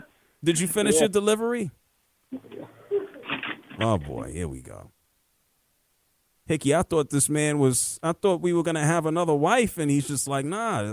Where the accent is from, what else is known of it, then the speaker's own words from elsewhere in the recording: Bronx, New York, United States; I'm from the Bronx, so I'm very Latin, I guess.